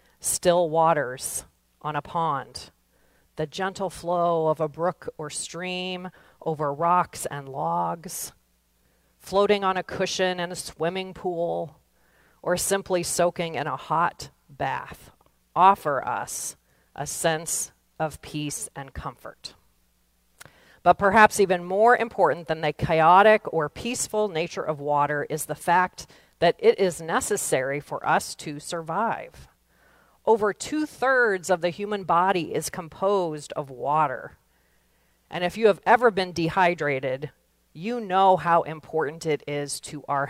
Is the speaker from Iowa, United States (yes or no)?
no; Nebraska, United States; One thing that is a constant, however, is the abundance of water in my home state.